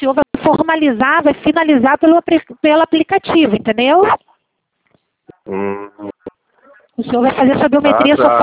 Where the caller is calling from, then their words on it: Rio de Janeiro, Brazil; Eu falo do Rio de Janeiro